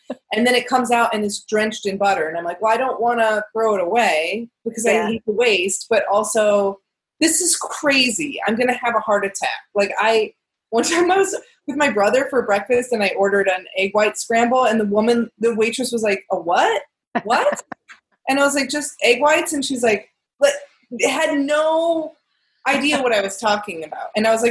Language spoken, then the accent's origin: English; Cedar Lake, Indiana, United States; Northwest Indiana. I'm from a little town called Cedar Lake. It's about an hour out of Chicago.